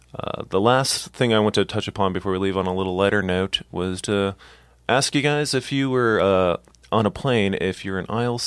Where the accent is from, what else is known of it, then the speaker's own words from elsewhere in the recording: St. Louis, Missouri, United States; My hometown.